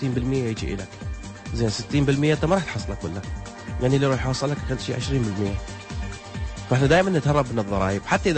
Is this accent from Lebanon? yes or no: no; Baghdad, Baghdad Governorate, Iraq; طبعا أنا من أهل بغداد، ان شاء الله ترجع